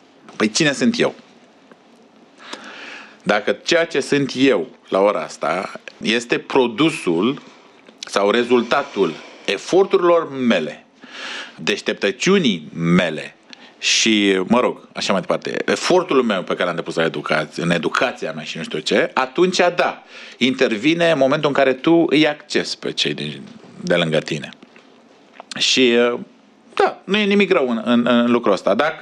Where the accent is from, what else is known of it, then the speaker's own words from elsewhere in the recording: Romania; Sunt eu mândru că sunt creștin, că sunt român, că sunt ortodox?